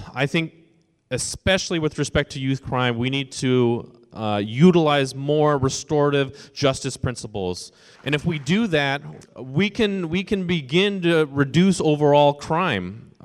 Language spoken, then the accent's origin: English; California, United States; I grew up in the Central Valley too, and as a young person of color living in Tulare County, I faced many hurdles when it comes to the issue of racism